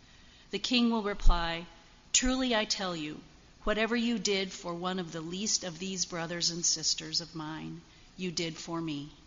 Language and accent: English; Chicago, Illinois, United States; accent: Chicago; This week you have to endure my Chicago accent.